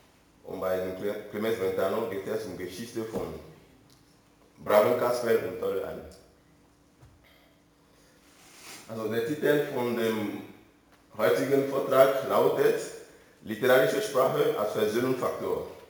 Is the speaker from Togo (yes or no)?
yes; Togo; now in Bremen, Germany; Ich komme ursprünglich aus Togo. Bin ich hier in Bremen seit 2 Jahren